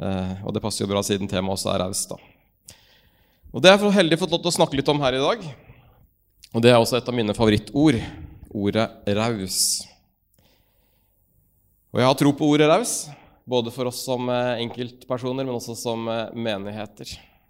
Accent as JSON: {"language": "Norwegian", "town": "Larvik", "region": "Vestfold", "country": "Norway", "also_born_or_lived": "Bergen", "accent": "Larvik dialect", "said": "Og opprinnelig så er jeg fra Larvik, så derfor så snakker jeg larvikansk, hvis noen lurte på dialekten. Selv om det begynner å bli lenge siden jeg bodde i Larvik da, så holder jeg fast på østlandsdialekten."}